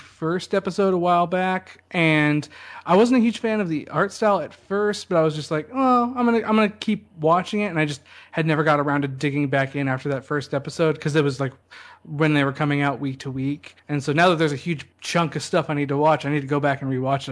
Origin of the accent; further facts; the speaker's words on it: San Francisco, California, United States; born there; when I still lived in California, I was born in San Francisco.